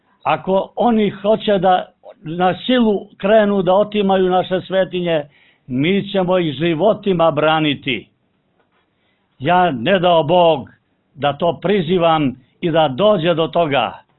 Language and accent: Serbian; Montenegro; Mi dolazimo iz Crne Gore i mi nikad nismo dijelili ovu granicu